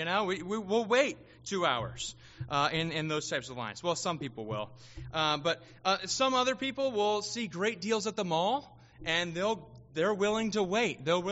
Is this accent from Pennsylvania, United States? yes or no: yes; Pennsylvania, United States; I'm from Pennsylvania, we don't have those